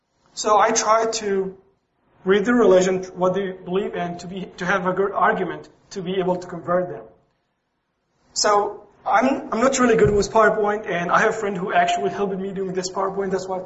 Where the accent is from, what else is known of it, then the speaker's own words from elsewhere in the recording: Cairo, Cairo Governorate, Egypt; So anyway, I grew up in Cairo, Egypt.